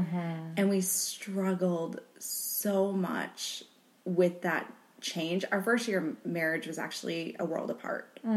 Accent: Northeast, United States; And, you know, I grew up in the Northeast.

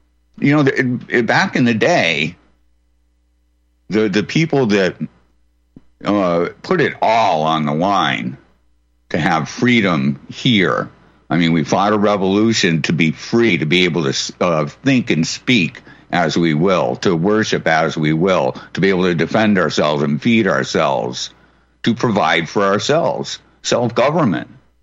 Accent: Massachusetts, United States; I'm from the Commonwealth of Taxachusetts

